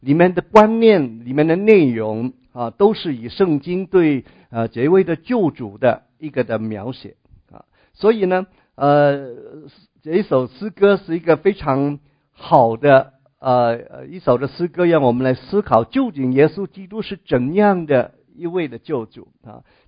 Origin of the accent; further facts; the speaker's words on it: Hong Kong; 比方说我们我来自香港最近这半年香港那个事情